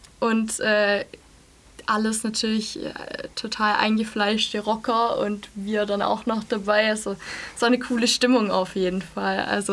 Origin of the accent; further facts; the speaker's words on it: Göppingen, Baden-Württemberg, Germany; now in Stuttgart, Germany; Aus dem schönen Göppingen. Aus dem schönen Göppingen, Kreis Göppingen. Und wir sind auch alle, wir wohnen auch alle im Umkreis oder haben im Umkreis gewohnt. Ich wohne jetzt in Stuttgart.